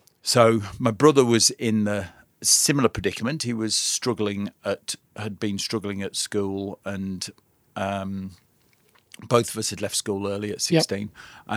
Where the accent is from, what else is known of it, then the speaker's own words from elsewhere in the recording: North West England, United Kingdom; I was raised in the Lake District.